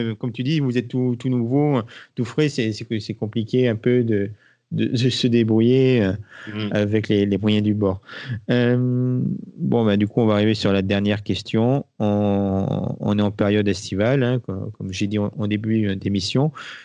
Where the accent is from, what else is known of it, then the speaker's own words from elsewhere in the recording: Occitanie, France; mais en tant que sudiste, en tant qu'occitan, je me sens un peu malmené